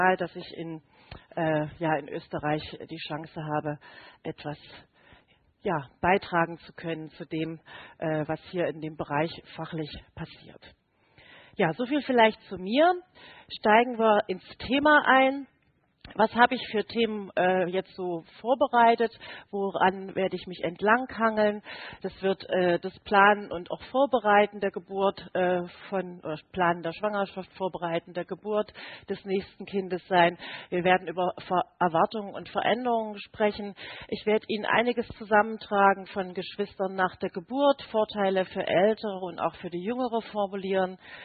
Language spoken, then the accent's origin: German; Saxony, Germany; Halle ist in der Nähe von Leipzig, das kennen jedenfalls mehr Leute. Insofern können Sie sich ungefähr vorstellen, wo ich herkomme.